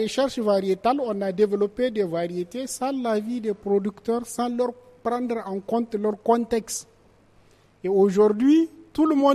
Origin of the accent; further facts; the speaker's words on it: Niger; Nous, chez nous, au Niger, comparativement au Burkina